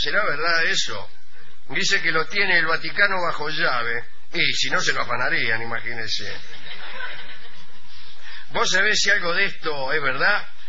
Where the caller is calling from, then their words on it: Uruguay; de Uruguay.